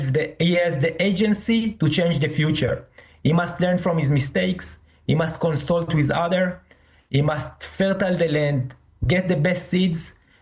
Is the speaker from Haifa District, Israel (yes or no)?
yes; Binyamina, Haifa District, Israel; Binyamina, in my hometown, in my home, yes.